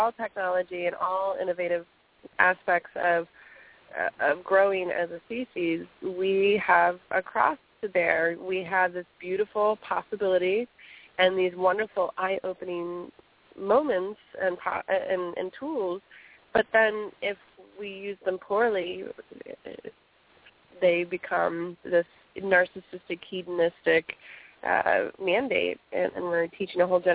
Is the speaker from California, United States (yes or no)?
no; Miami, Florida, United States; I grew up in the Miami area.